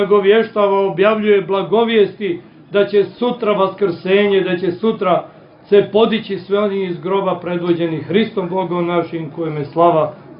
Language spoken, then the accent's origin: Serbian; Bosanska Krajina, Bosnia & Herzegovina; a ja sam rodom iz Bosanske Krajine